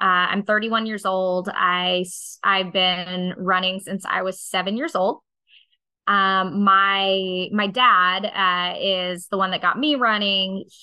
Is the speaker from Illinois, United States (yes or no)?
no; Arizona, United States; I grew up in Arizona, so this was literally the desert.